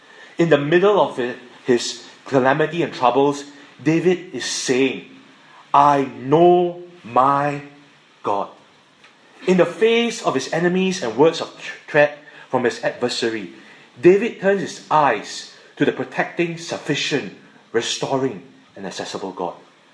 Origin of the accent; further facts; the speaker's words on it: Singapore; You know, as a Singaporean, I need to confess that as Singaporeans, we have a tendency to take control